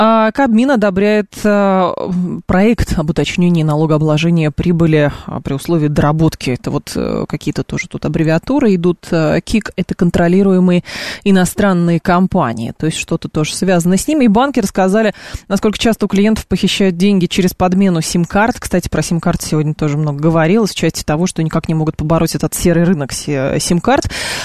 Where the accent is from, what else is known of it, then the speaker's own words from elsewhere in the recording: Lyubertsy, Moscow Oblast, Russia; В Люберцах, кстати, в моем родном городе, ну, более-менее в районе Смирновска